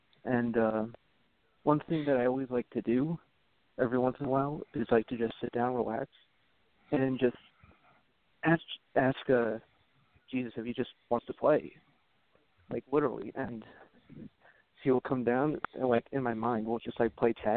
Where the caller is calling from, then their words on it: Connecticut, United States; from Connecticut.